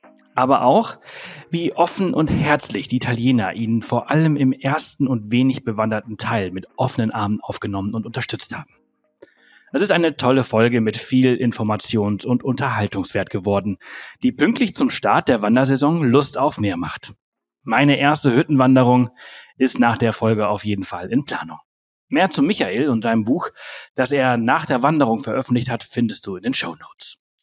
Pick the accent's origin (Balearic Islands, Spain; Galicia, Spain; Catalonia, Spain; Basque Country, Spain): Balearic Islands, Spain; Ich bin auf Mallorca geboren und aufgewachsen. Und ich habe keine nordische Familie. Und trotzdem ist irgendwie dieser Akzent hängen geblieben.